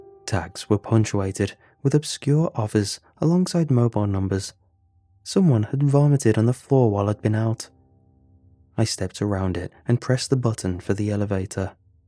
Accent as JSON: {"language": "English", "country": "United States", "tie": "born or raised there", "lives_now": "Scotland, United Kingdom", "said": "Growing up in America, living on the upper floors of an apartment block was an aspiration. Here in Scotland"}